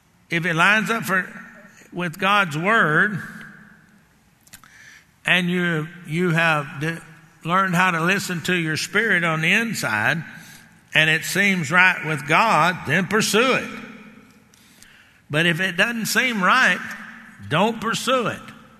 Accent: Garland, Texas, United States; I grew up in Garland, Texas. I watched Garland grow.

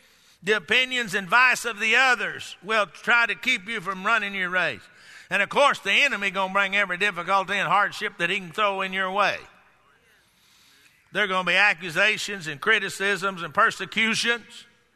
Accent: Texas, United States; You know, I grew up down in Texas where they got rodeos.

